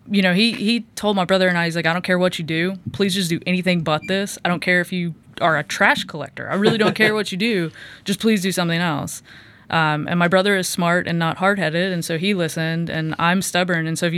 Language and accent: English; Houston, Texas, United States; I'm from Houston. From Houston, Texas, originally.